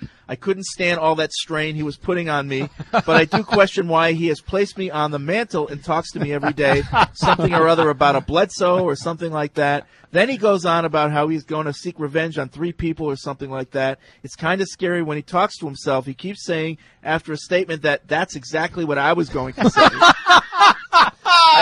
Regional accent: Scotland, United Kingdom; Being Scottish, I hope the USA kicks England's ass.

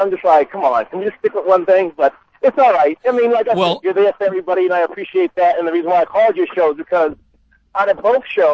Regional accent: Boston, Massachusetts, United States; I'm born and raised on Beacon Hill, but I'm actually right now in some town that has one red light in Georgia.

